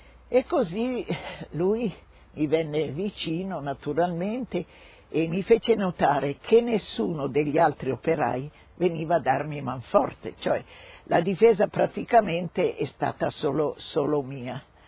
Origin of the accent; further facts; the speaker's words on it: Como, Lombardy, Italy; born there; sono nata a Como il 15/7/1922. E abito a Como senza l'indirizzo.